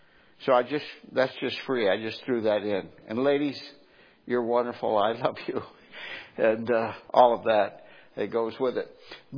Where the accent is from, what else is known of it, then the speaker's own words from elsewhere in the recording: Detroit, Michigan, United States; also born or lived in California; now in Indiana, United States; I grew up in Detroit, and, you know, when I got out of the Corps, I moved to California, and I got used to living without winters.